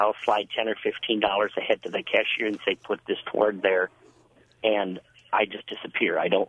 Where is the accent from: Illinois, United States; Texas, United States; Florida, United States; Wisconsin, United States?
Wisconsin, United States; Manitowoc; Growing up in Manitowoc, we went to the parochial schools.